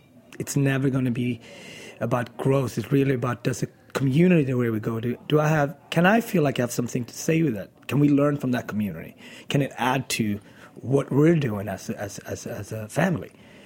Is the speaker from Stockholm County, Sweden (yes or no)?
no; Gothenburg, Västra Götaland, Sweden; English is a second language; In Scandinavia, obviously, when I grew up there, it's very important for me to have a restaurant in my hometown in Gothenburg.